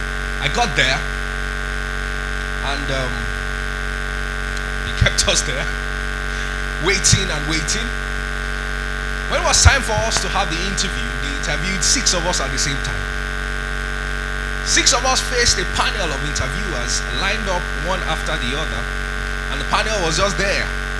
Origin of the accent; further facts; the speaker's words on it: Kogi, Nigeria; And then I said, I'm from Kogi State.